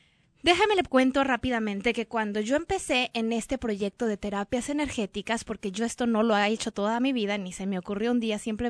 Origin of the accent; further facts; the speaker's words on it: Mexico; siempre digo pluma, soy mexicana